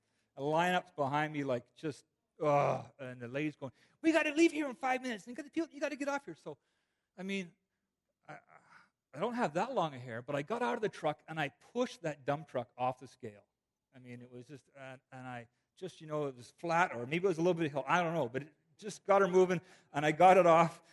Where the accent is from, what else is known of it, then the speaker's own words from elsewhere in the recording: United Kingdom; born there; I was born in Britain, so I could get a permit to work in Ireland.